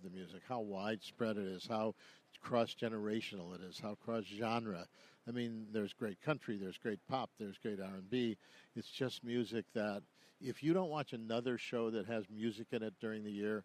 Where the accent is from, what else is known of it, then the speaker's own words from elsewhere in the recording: Cleveland, Ohio, United States; it was not something you ever think about when you're 10 years old and growing up in Cleveland, Ohio